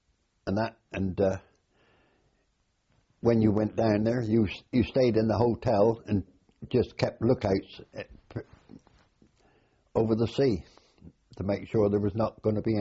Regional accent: Parkstone, South West England, United Kingdom; also born or lived in Poole; I grew up in Parkstone, and my schooling was at Heatherland School in Parkstone.

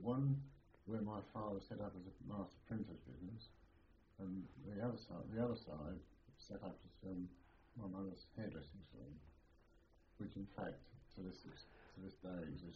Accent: London, United Kingdom; born there; I was born in Paddington, London, in the Harrow Road, and I'm pleased to tell anybody that it was the fabulous Communist Party headquarters in 1924.

